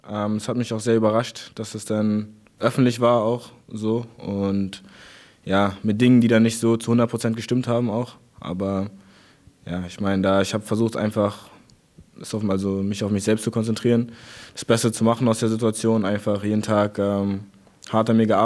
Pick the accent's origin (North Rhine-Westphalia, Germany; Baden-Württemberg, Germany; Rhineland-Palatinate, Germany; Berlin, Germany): Berlin, Germany; Ich komme aus Berlin